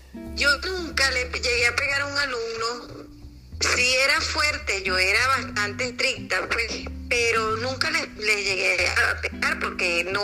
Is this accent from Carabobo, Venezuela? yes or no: yes; Valencia, Carabobo, Venezuela; born there; now in Caracas, Venezuela; Yo nací en Valencia, igual que tu mami. Somos carabobeñas.